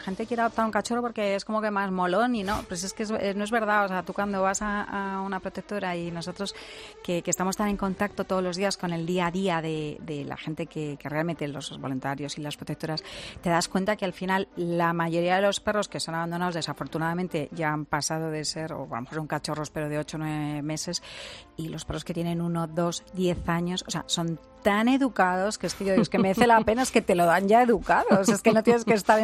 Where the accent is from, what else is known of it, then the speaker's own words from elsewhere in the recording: Spain; yo como española me siento muy orgullosa